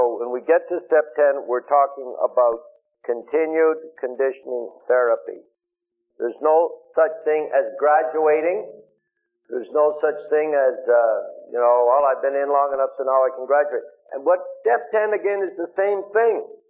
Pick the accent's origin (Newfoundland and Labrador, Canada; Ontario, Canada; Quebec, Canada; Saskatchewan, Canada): Quebec, Canada; Montreal; Irish, Catholic society in Montreal, right?